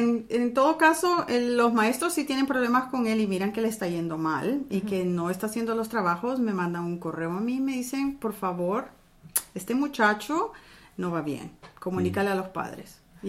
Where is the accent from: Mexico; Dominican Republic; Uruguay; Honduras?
Honduras; Honduras.